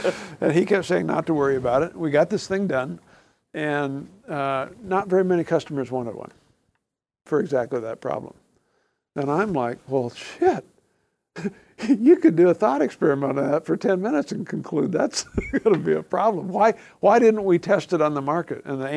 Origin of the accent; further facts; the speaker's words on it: Colorado Springs, Colorado, United States; I'm from Colorado Springs.